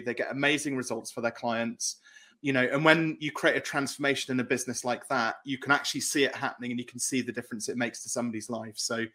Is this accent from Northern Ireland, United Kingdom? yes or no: no; South West England, United Kingdom; accent: English; English. So I'm English. From the southwest of the UK.